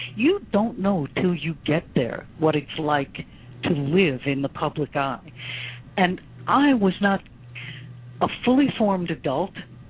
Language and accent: English; Buffalo, New York, United States; moved away as an adult; I moved out of my hometown, Buffalo, New York, when I was, I think, 18 years old.